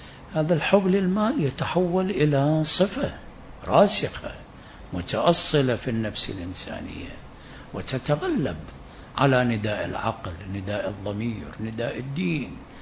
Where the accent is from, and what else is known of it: Iraq